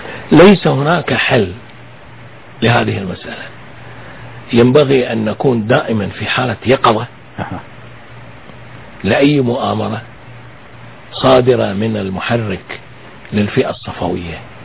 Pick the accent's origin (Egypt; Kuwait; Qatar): Kuwait